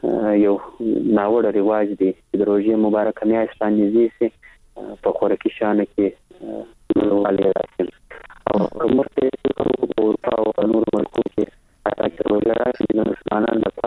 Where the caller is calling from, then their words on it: Kandahar, Afghanistan; کندهار د سره ټلیفون لیکته وصل سوي